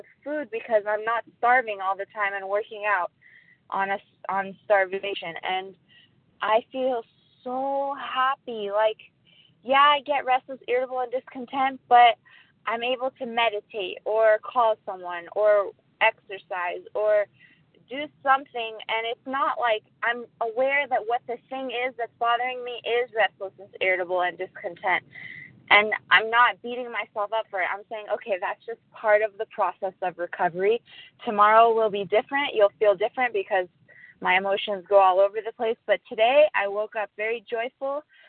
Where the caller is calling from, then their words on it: California, United States; I'm calling from Southern California near Los Angeles.